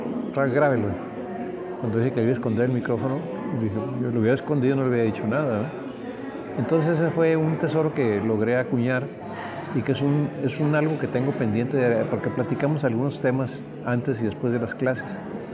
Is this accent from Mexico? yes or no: yes; Chihuahua, Mexico; accent: northern Mexican; also born or lived in Mexico City; mi acento norteño, porque yo sé que en el sur yo vivía en la Ciudad de México algunos años cuando era muy joven, hablaba uno y decían: tú eres de Chihuahua